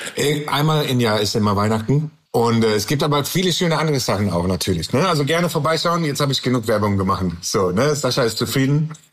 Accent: Canada; German is a second language; now in Germany; natürlich war ich immer in Kanada. Ich bin immer gegangen zurück nach Kanada. Und ich liebe Deutschland.

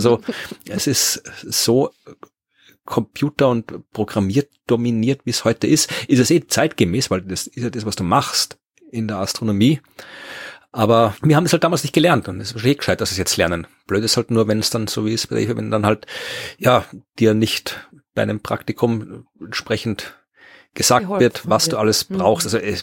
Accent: Krems, Lower Austria, Austria; Am 20. Mai bin ich in Krems, meiner alten Heimat.

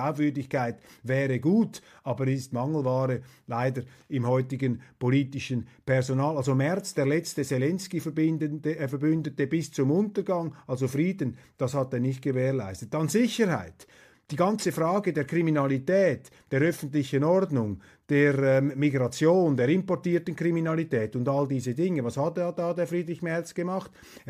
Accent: Switzerland; Und als Schweizer, das muss ich auch immer wieder hinausstreichen, schaue ich ja von außen auf Deutschland.

